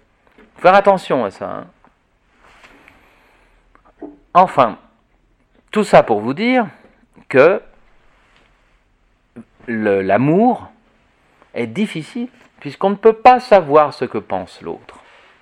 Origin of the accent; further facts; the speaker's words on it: Paris, Île-de-France, France; Moi, je suis un pur citadin. Je suis né à Paris, j'ai vécu jusqu'à l'âge de 23 ans à Paris